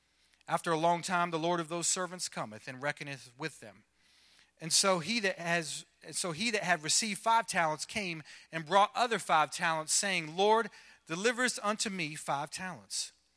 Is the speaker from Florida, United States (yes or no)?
no; Manhattan, New York, United States; I love how growing up in Manhattan was a very exciting experience, you could say.